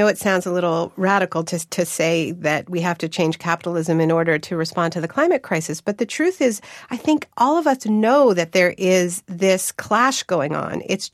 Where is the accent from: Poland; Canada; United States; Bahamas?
Canada; I come from Canada.